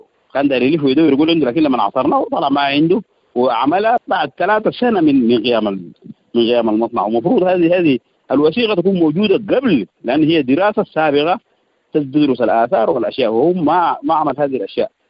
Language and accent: Arabic; Kadugli, South Kordofan, Sudan; عندنا في السودان او عندنا في جبال نور في كادوغلي بالضبط بيستخدموا السيانيد